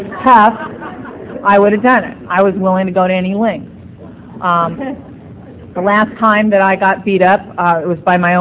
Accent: Los Angeles, California, United States; I grew up in Venice, which is a beach town out in Los Angeles

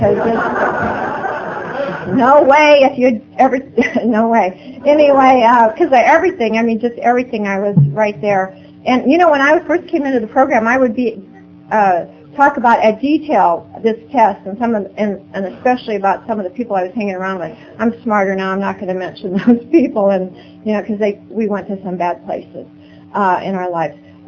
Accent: Omaha, Nebraska, United States; I'm from South Omaha. I'm Catholic. I'm Irish.

